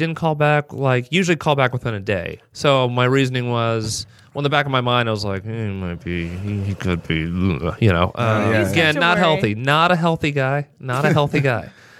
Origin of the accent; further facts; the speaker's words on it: Tulsa, Oklahoma, United States; See, a problem with me is I'm from Tulsa, Oklahoma